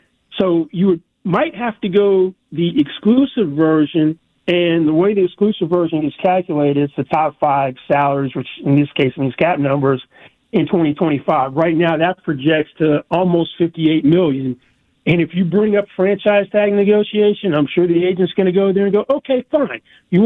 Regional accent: Nashville, Tennessee, United States; That's my hometown. Actually, that place is surprisingly the bachelorette party capital of the country.

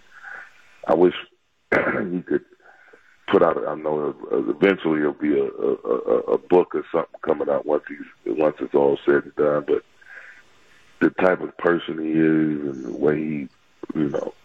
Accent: Michigan, United States; I grew up in Michigan as a Pistons fan

